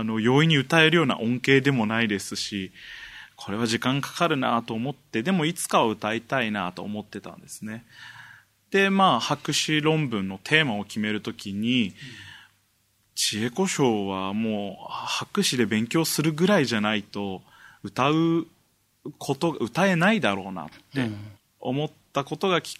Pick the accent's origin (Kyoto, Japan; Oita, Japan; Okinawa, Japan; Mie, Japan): Oita, Japan; 修士の修了の時は僕は大分出身なので